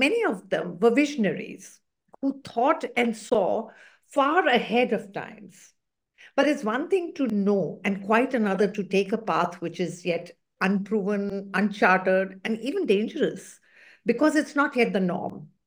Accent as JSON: {"language": "English", "country": "India", "tie": "born or raised there", "said": "being a girl growing up in India with a disability in the 1960s and 70s was not at all easy."}